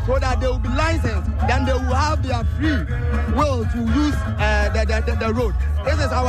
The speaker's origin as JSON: {"language": "English", "town": "Agona West", "region": "Central Region", "country": "Ghana", "said": "Well, before I talk, we are from Aguna West."}